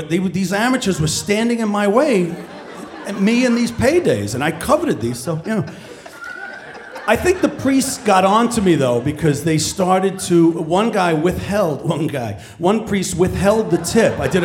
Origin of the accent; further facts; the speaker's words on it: Flushing, New York, United States; So I'm from Flushing. It's my neighborhood.